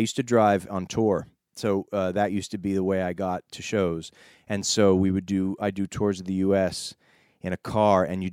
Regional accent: Boston, Massachusetts, United States; I grew up in Boston.

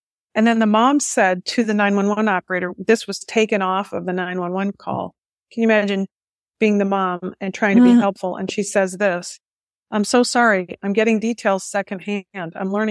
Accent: Michigan, United States; Just like in the Oxford High School shooting in Michigan, my home state

